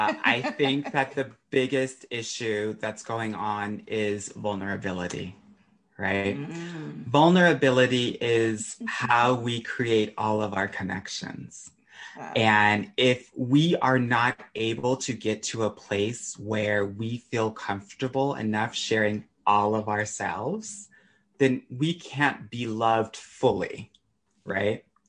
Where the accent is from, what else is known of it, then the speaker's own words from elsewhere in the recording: California, United States; I grew up in California, and that's made me really open-minded